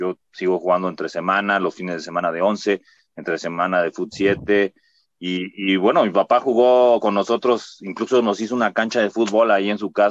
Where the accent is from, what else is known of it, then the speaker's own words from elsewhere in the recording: Mexico City, Mexico; born there; Yo nací aquí en el Hospital de México, aquí justamente en Viaducto